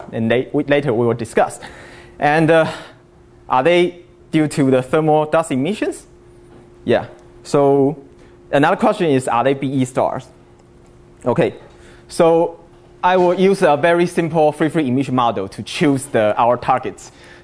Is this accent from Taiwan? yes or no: yes; Taiwan; I'm from Taiwan, National Central University. So it's a long way from there.